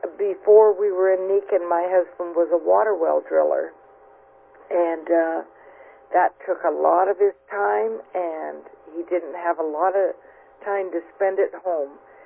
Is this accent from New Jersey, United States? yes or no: no; Cle Elum, Washington, United States; Yeah, I'm from Clay Ellum, Washington.